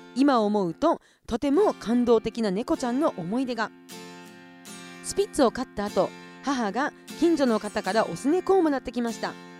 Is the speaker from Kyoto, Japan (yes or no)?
no; Kushiro, Hokkaido, Japan; 私は、釧路出身だから、新釧路町とお楽しけがどんだけ離れてるのかっていうのも分かるのでね。